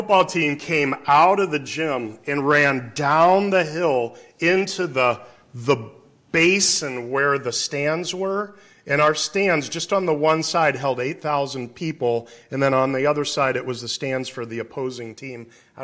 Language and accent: English; Iowa, United States; I grew up in Iowa, so we didn't have any 5A anywhere in the state. 4A is as high as it gets in Iowa.